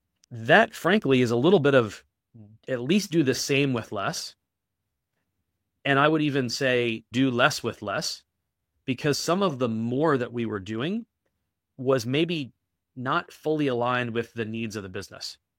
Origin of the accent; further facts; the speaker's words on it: East Coast, United States; So anybody who's from the East Coast, I grew up on the East Coast of the US, when it snows, the schools close sometimes.